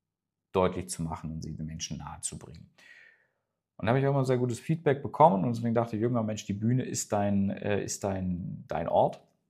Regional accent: Weilheim an der Teck, Baden-Württemberg, Germany; Ich komme ja aus Weilheim an der Teck. Das ist ein kleines Dorf am Fuße der Schwäbischen Alb. Ich hoffe, man hört es mir nicht an. Aber ich komme da tatsächlich her und ich bin da aufgewachsen.

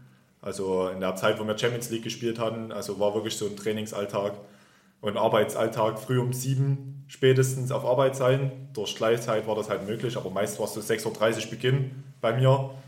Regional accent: Oberlungwitz, Saxony, Germany; ich bin vor 2 Jahren nach Chemnitz gezogen, habe gedacht, das lohnt sich etwas mehr. Bin jetzt wieder zurück in meine Heimatstadt Oberlungwitz gezogen.

